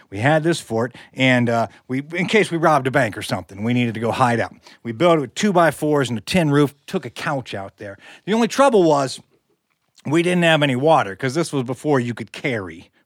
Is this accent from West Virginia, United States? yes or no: yes; West Virginia, United States; So I said, "I'm from West Virginia. Do you have any West Virginia waters?"